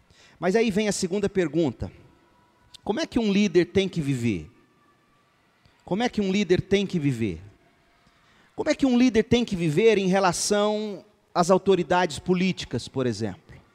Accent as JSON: {"language": "Portuguese", "region": "Goiás", "country": "Brazil", "said": "eu sou goiano do pé rachado, eu sou minhoca, eu sou da terra. Mas eu vivi 17 anos fora daqui."}